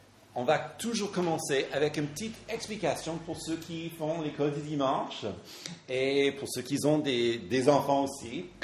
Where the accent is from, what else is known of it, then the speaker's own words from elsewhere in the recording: United States; French is a second language; Alors, bon, chez nous, aux États-Unis, il fallait commencer avec le lunchbox.